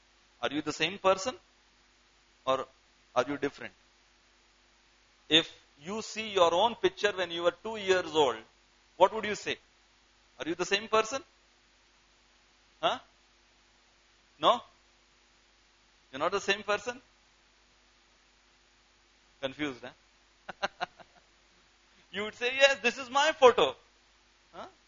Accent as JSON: {"language": "English", "town": "Nashik", "region": "Maharashtra", "country": "India", "said": "I am from Nashik, from Maharashtra, from India, Mera Bharat Mahan, but then I am preparing for GRE also."}